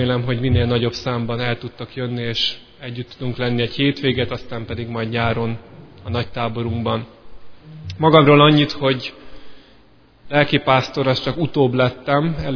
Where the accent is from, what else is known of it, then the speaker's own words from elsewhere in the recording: Szeged, Csongrád-Csanád, Hungary; born there; visszakerülhettem Szegedre, ami egyébként a szülővárosom